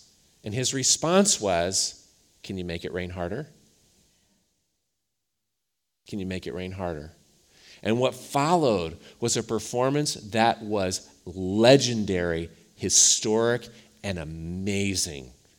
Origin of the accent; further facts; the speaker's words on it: Cleveland, Ohio, United States; many of you know that I'm from Cleveland